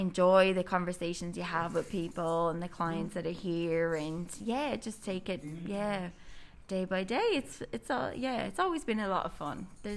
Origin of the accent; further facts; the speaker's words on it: Dublin, Leinster, Ireland; it's kind of mixed because I'm from Dublin